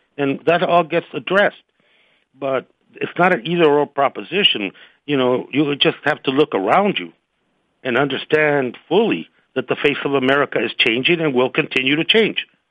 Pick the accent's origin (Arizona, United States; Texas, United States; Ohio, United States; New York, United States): Arizona, United States; Tucson; as we saw in my hometown of Tucson, 15,000 people from all the rich variety of people that we have in our country